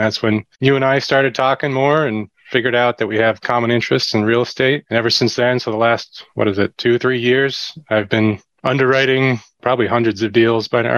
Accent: Vermont, United States; moved away as an adult; also born or lived in Chicago; I'm from New England, central Vermont is where I came up

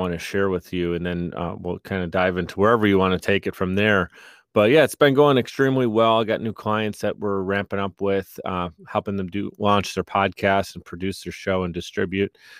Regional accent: Buffalo, New York, United States; yeah, I grew up in Buffalo.

